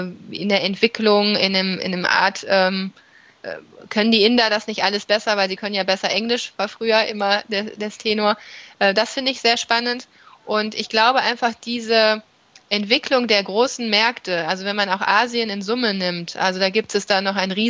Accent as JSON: {"language": "German", "country": "China", "said": "Da gibt es nicht so viele, weil man das als Chinese in der Schule, Uni eigentlich nicht lernt."}